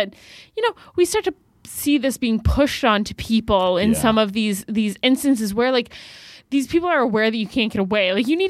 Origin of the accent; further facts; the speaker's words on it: Toronto, Ontario, Canada; So I'm from Toronto and I'm here in Ottawa this weekend